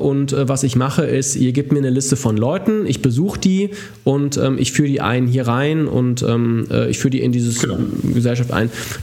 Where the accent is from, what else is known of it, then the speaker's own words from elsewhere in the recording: Germany; Ach was, bei uns in Deutschland sagt man Pi mal Daumen.